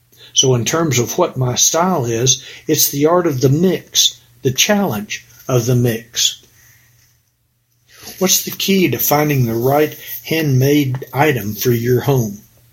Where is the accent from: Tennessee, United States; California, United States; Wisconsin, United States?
Tennessee, United States; I grew up in Tennessee, but my family would buy the highest quality they could afford and really take care of it.